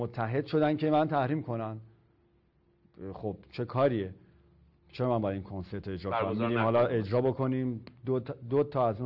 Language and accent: Persian; Tehran, Tehran Province, Iran; born there; من تهران به دنیا اومدم که اصلا مهمم نیست برام که کجا به دنیا اومدم